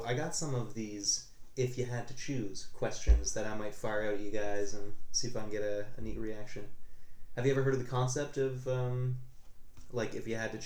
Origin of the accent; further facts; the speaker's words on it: Burlington, Ontario, Canada; I was born and raised in Burlington.